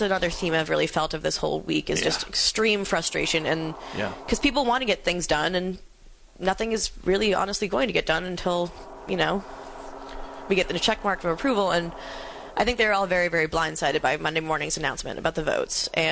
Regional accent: New England, United States; also born or lived in Maine; I'm from New England. I'm not an expert on who former bishops.

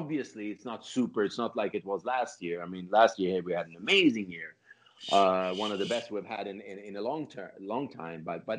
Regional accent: Sweden; also born or lived in Finland / United States; I was born in Finland. I grew up in Sweden. I lived here for a few years.

